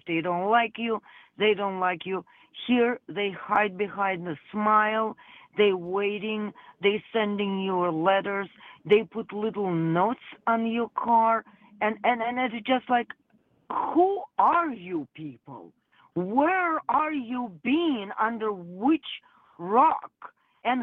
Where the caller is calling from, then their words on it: Russia; moved away; You know what? I immigrated from Russia.